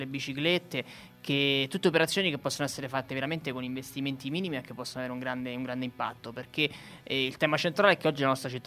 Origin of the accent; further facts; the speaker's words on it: Rome, Lazio, Italy; noi un po' come romani siamo un po' abituati all'utilizzo eccessivo dell'automobile